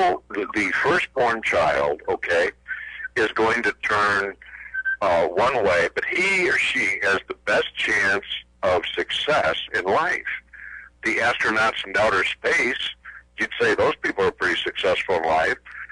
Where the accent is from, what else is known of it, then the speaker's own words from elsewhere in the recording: New York, United States; We didn't have a car when I was a little boy growing up in Western New York State